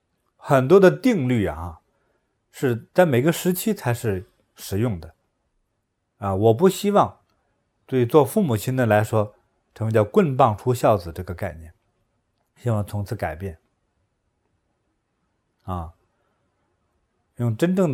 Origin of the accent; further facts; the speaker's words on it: China; 就我们中国人这方面说爱就比较腼腆